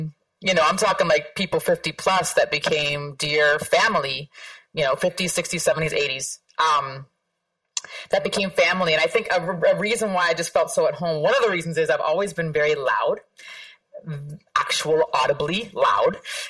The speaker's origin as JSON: {"language": "English", "town": "Toronto", "region": "Ontario", "country": "Canada", "lives_now": "New York, United States", "said": "this might be a controversial statement for me to make as a Canadian, but unequivocally, the place that I feel most at home is that block"}